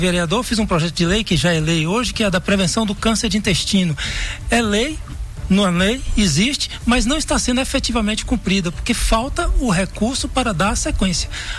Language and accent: Portuguese; Vitória da Conquista, Bahia, Brazil; Quando eu era menino aqui, você falou que eu nasci na zona rural, no Iguá, há 50 anos atrás, 55, a gente tinha água de cangalha de jegue.